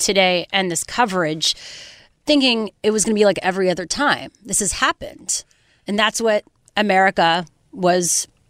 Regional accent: Canada; I'm Canadian, obviously

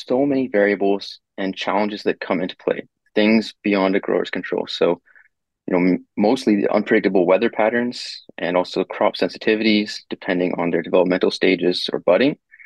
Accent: British Columbia, Canada; I'm from British Columbia, Canada

